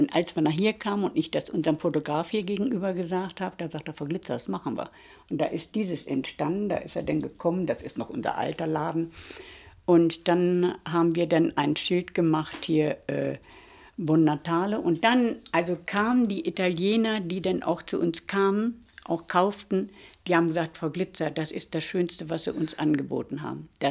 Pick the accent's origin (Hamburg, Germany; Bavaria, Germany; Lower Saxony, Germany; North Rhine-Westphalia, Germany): Lower Saxony, Germany; Goslar; also born or lived in Celle; now in Wolfsburg, Germany; ich komme aus Goslar, der alten Stadt, bin nach Celle gezogen, die alte Stadt.